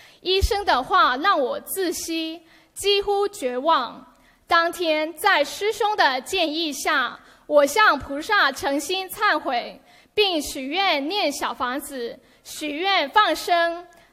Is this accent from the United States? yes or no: yes; Los Angeles, California, United States